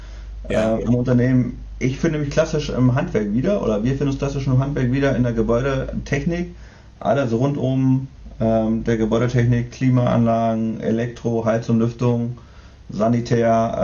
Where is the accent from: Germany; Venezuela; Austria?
Germany; Saxony-Anhalt; born there; now in Quickborn, Germany; lebe im Norden. Etwas nördlicher von Hamburg, in Quickborn. Bin geboren in Sachsen-Anhalt.